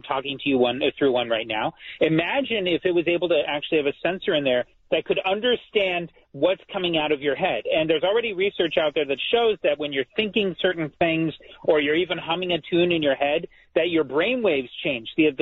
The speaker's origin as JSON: {"language": "English", "region": "California", "country": "United States", "said": "I'm from California, so we say soda."}